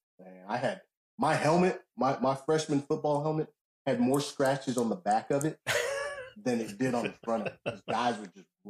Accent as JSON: {"language": "English", "town": "Oakland", "region": "California", "country": "United States", "tie": "born there", "said": "So I was born in Oakland in the 70s, which was probably one of the greatest generations ever. Great time to be in Oakland."}